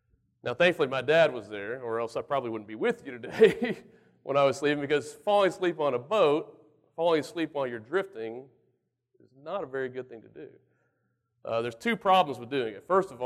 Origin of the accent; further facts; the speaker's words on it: Galveston, Texas, United States; Growing up, I spent a lot of time on the water. I grew up near Galveston. I'm from a multi-generational family of fishermen.